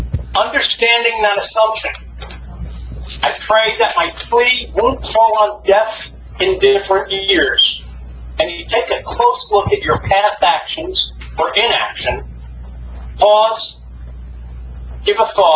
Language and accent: English; Atlantic Highlands, New Jersey, United States; I was born and raised in Highlands. I played Pop Warner football for the Atlantic Highlands Highlands Tigers